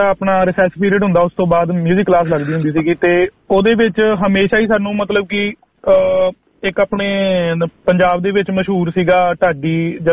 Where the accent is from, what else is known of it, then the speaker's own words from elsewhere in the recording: Sahibdipur, Punjab, India; ਮੈਂ ਪੰਜਾਬ ਤੋਂ ਜੀ ਸਹਿਬਦੀਪੁਰ ਮੇਰਾ ਪਿੰਡ ਆ ਪੰਜਾਬੀ ਯੂਨੀਵਰਸਿਟੀ ਪਟਿਆਲਾ ਦੇ ਨਾਲ